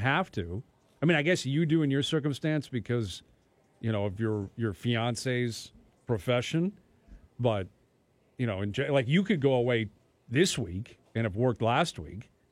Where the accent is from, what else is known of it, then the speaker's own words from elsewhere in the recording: Canada; You really, as a Canadian, you got to go deep into a tournament.